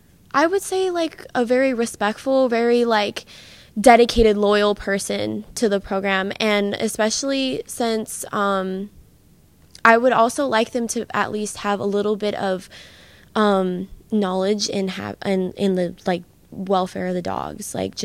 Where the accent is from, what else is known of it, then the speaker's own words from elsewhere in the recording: California, United States; I'm from Southern California, okay. But I go to school here.